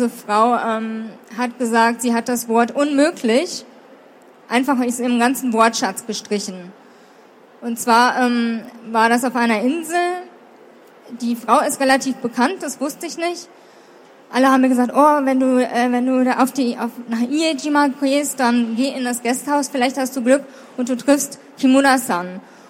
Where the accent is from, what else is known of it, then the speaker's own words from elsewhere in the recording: Germany; ich bin Deutsche, kann auch ein bisschen Englisch.